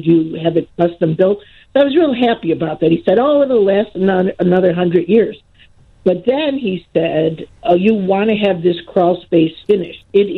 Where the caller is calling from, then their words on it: Harwood Heights, Illinois, United States; Harwood Heights, Illinois.